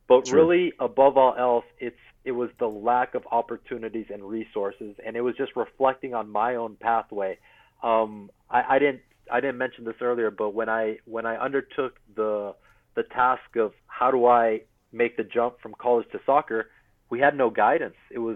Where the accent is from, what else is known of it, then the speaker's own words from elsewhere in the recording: Corpus Christi, Texas, United States; So yeah, so I grew up in Corpus Christi from last year of middle school all the way through high school. So it's really kind of as a teenager, and we'll always be home